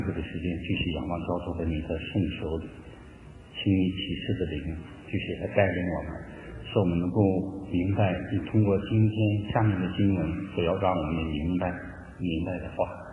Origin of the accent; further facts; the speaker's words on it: China; 其实我们大家作为中国人，我们都知道